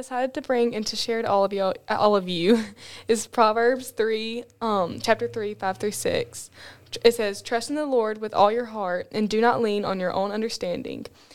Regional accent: Sylacauga, Alabama, United States; like he said. I was born and raised in Sylacauga. I've always lived here.

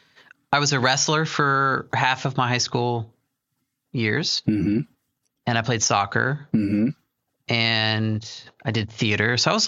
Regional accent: Mason, Ohio, United States; Yeah, I grew up in just outside of Cincinnati, Ohio, in Mason, Ohio.

